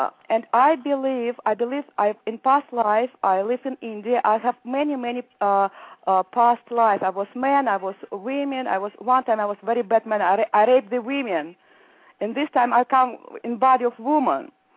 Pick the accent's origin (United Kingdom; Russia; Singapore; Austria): Russia; Moscow; English is a second language; moved away as an adult; now in United States; Oh, I'm from Moscow.